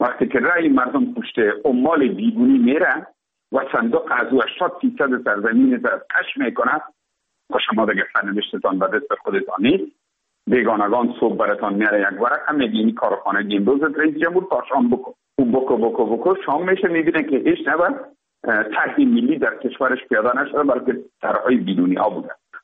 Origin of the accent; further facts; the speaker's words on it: Afghanistan; ما افغان هستیم،